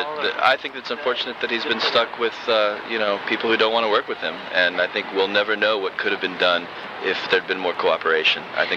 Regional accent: Manhattan, New York, United States; I came from Manhattan, yeah.

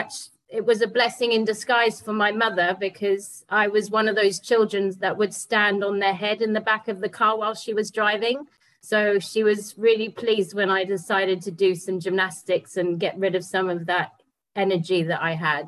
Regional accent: South Africa; I'm from South Africa.

